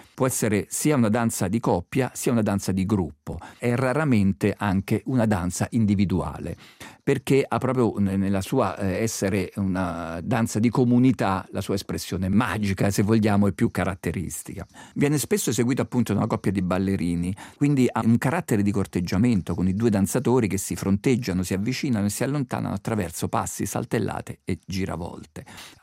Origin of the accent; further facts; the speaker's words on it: Rieti, Lazio, Italy; io sono di Rieti, quindi sono originario del centro d'Italia